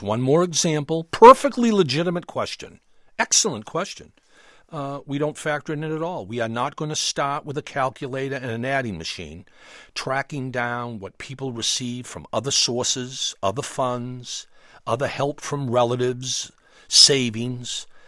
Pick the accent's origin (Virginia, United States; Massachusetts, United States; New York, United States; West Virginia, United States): Massachusetts, United States; Brockton; I grew up in Brockton, which is about 18 miles south of Boston on the way to Providence, and spent many a day in Boston on Boylston Street.